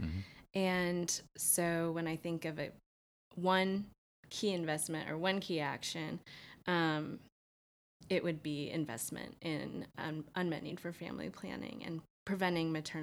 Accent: United States; I am a Filipino-American from the U.S., and I work in sexual and reproductive health.

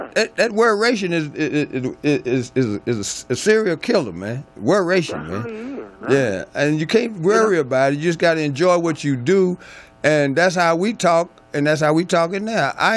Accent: Murfreesboro, Tennessee, United States; one of my friends that I grew up with in Murfreesboro

